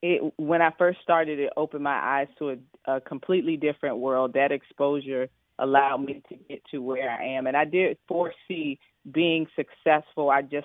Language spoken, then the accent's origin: English; Newport News, Virginia, United States; born or raised there